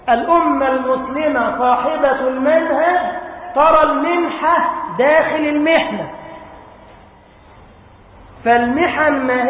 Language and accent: Arabic; Giza Governorate, Egypt; مسجد عمرو بن العاص عندنا في الجيزه